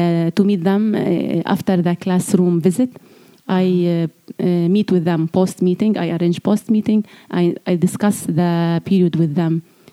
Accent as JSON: {"language": "English", "town": "Rashidieh", "region": "South Governorate", "country": "Lebanon", "said": "As I am myself, I am Palestinian and from Rashidiya camp."}